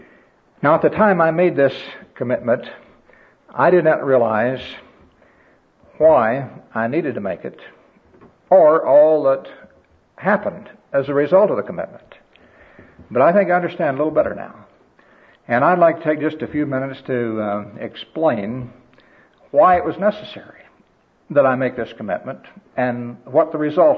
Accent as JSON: {"language": "English", "region": "Missouri", "country": "United States", "tie": "born or raised there", "said": "My home state is Missouri."}